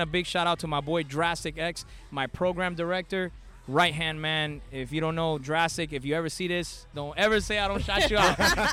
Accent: Miami, Florida, United States; I love this city. I'm born and raised in Miami-Dade. I love Dade County

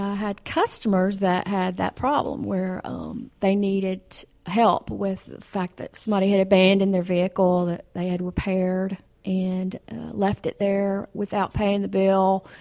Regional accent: the South, United States; accent: Southern; because we're from the South and mm-hmm. we have a Southern accent.

